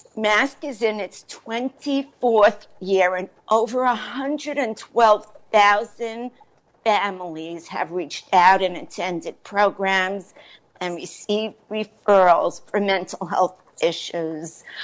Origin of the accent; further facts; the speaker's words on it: Crown Heights, New York, United States; I was born in Crown Heights. Not born. I was born out of Crown Heights, but I grew up in Crown Heights, went to school in Crown Heights.